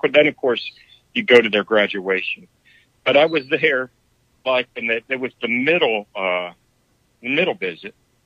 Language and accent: English; the South, United States; Look, I'm from the South. I never wanted to get north of New York.